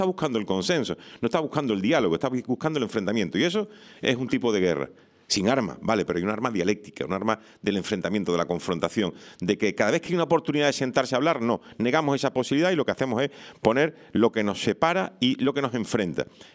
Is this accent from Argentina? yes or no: no; Spain; como somos españoles